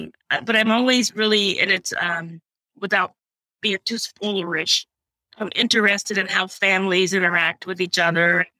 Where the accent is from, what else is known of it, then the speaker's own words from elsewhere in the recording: Shreveport, Louisiana, United States; And I grew up in Shreveport, Louisiana, and, you know, we were really poor, not a great home life.